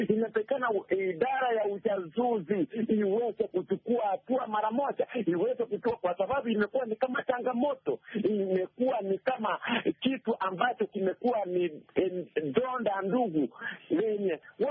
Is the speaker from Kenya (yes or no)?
yes; Kenya; Ni swali langu kama Mkenya kutoka chini.